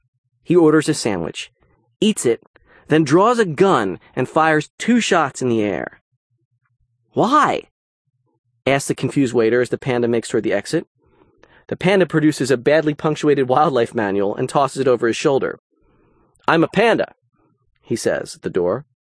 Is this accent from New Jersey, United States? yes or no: yes; New Jersey, United States; My excuse is that I'm from New Jersey, which isn't fair because other members of my family have lovely table manners.